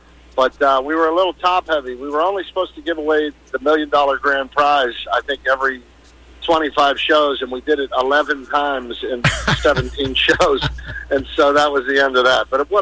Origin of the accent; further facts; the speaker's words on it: Pittsburgh, Pennsylvania, United States; My humor is based in a working-class environment. I grew up in Pittsburgh